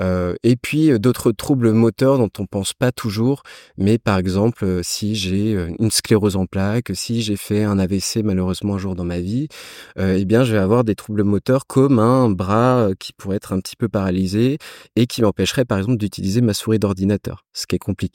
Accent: Rennes, Brittany, France; Je suis rennais, j'ai 34 ans

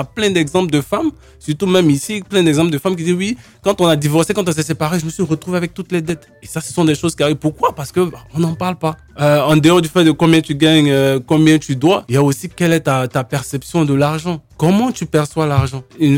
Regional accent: Côte d’Ivoire; born there; Elle est née en France, je suis née en Côte d'Ivoire.

